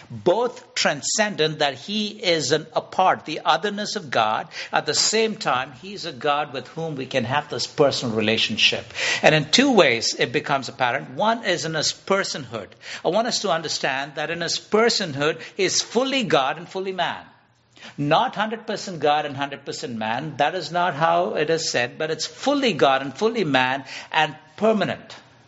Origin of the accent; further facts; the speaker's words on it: India; I'm from India